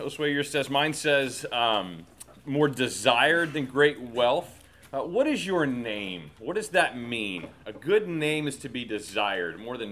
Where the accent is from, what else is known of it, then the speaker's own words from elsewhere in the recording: Texas, United States; I'm from Texas. How about Davy Crockett?